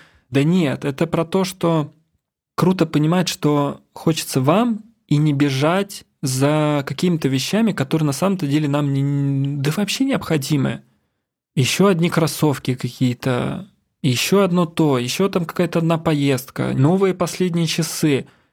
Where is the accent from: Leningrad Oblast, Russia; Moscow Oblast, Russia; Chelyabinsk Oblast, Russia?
Moscow Oblast, Russia; Ramenskoye; я сам из Раменского, из Московской области